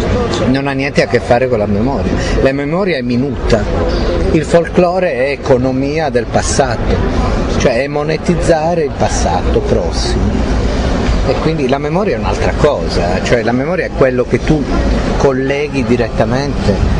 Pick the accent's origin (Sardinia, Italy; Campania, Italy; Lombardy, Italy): Sardinia, Italy; Io sono di quelli che portano la sebada.